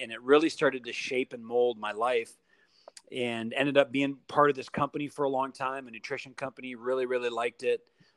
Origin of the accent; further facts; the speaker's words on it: Mauston, Wisconsin, United States; now in Phoenix, United States; But both my wife and I, we grew up in Mauston, Wisconsin, small little town in Wisconsin, and had a, you know, great life.